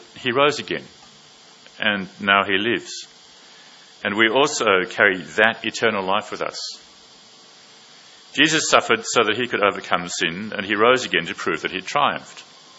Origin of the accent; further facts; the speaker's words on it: South Africa; growing up in South Africa, one of the things you learn there is, obviously you learn South African history.